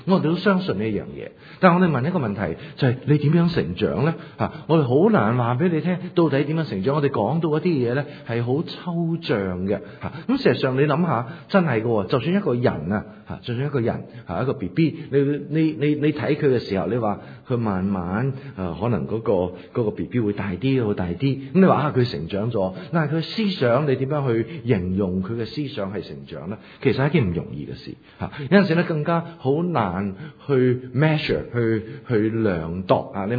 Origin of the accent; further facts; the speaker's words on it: China; 發覺呢好似我哋中國人呢有一種嘅觀念